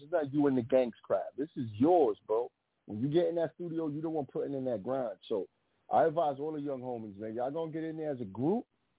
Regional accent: Bronx, New York, United States; Look where I live at. I'm from the Bronx. All the elements are around me.

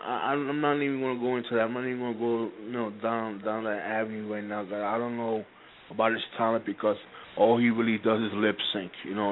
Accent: Binghamton, New York, United States; I'm originally from Binghamton, New York. It's upstate from New York City. I represent Binghamton, New York. This is where I live.

